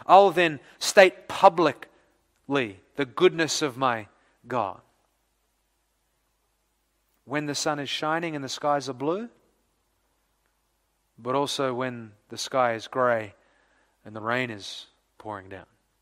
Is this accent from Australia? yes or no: yes; Victoria, Australia; also born or lived in California, United States; now in New Zealand; Prior to coming here to New Zealand, obviously we're originally from Victoria, Australia.